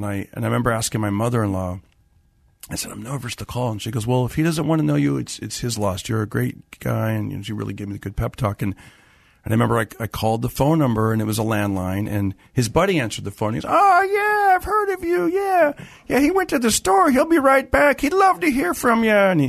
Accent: Fresno, California, United States; I did. I grew up in Fresno, so that makes it worse.

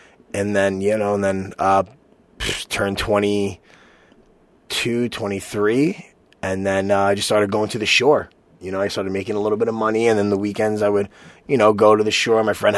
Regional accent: New York, United States; You know, I was from the Bronx, and you know, New York was all I knew.

